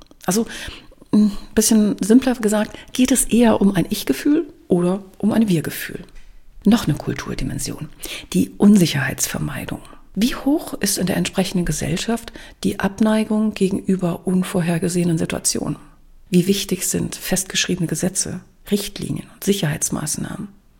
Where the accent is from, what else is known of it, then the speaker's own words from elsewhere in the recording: Germany; Also es war eine Amerikanerin dabei, es waren mehrere Iren, es war ein Däne dabei, ich als Deutsche und Javier aus Kolumbien.